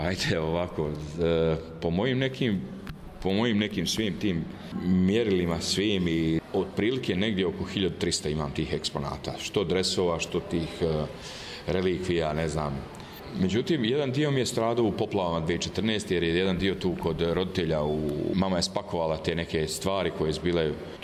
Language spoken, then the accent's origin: Serbian; Banja Luka, Republika Srpska, Bosnia & Herzegovina; i ja namjerno potenciram da to bude Banja Luka, da to bude moj rodni grad